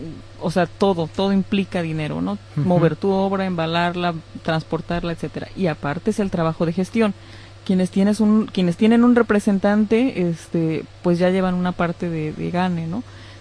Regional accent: Veracruz, Mexico; now in Barcelona, Spain; yo sé que aquí en Barcelona hay muchísimos jalapeños, veracruzanos, y yo soy una orgullosa veracruzana.

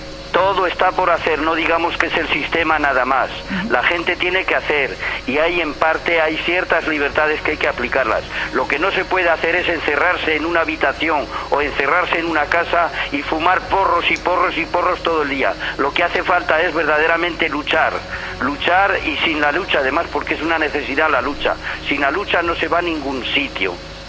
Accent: Navarre, Spain; en mi tierra, en la ribera de Navarra

